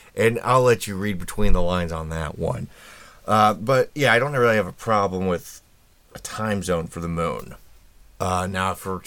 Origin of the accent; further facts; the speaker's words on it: Indianapolis, Indiana, United States; they have two reporters in my hometown of Indianapolis.